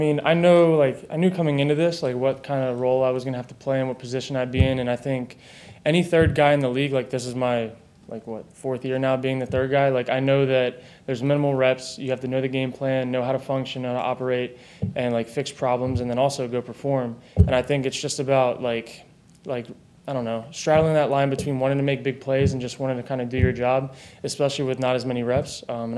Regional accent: Cape Coral, Florida, United States; I'm from South Florida in Cape Coral

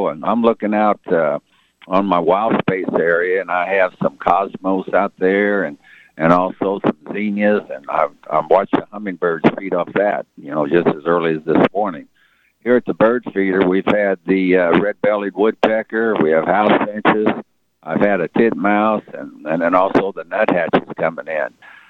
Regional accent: Junction City, United States; I remember growing up in Junction City

